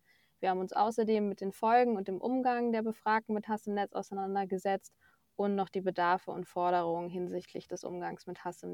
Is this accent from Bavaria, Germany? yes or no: yes; Munich, Bavaria, Germany; Ich bin im Süden aufgewachsen, in München, habe die Alpen vor der Haustür gehabt, habe dort in der Nähe in Baden-Württemberg auch studiert, meinen Bachelor.